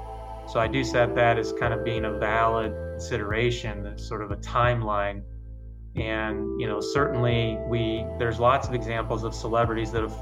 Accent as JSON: {"language": "English", "region": "Iowa", "country": "United States", "tie": "born or raised there", "said": "the two physicians that practiced in the little town I grew up in Iowa."}